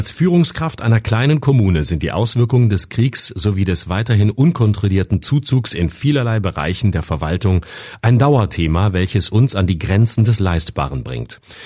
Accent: Lörrach, Baden-Württemberg, Germany; Aber wenn man zum Beispiel einen Umweg macht und in meine Heimat Lörrach fährt

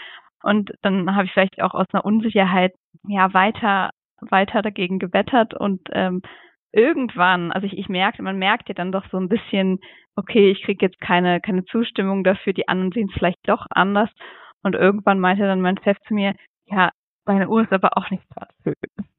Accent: Germany; now in Switzerland; als Deutsche in der Schweiz

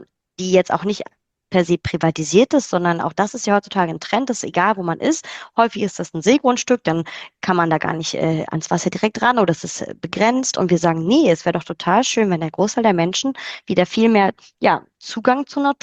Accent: Rostock, Mecklenburg-Vorpommern, Germany; Ich komme aus Rostock, ist eine Stadt.

